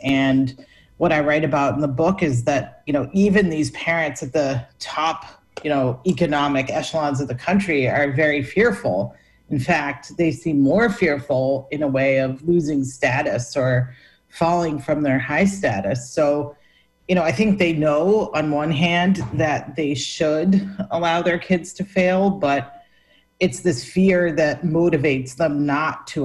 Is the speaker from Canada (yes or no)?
no; Northeast, United States; even though, you know, I'm from the Northeast, I'm from a privileged background and everything.